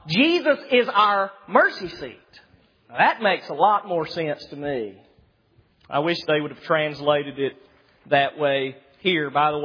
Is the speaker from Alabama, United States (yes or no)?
yes; Alabama, United States; I'm from Alabama.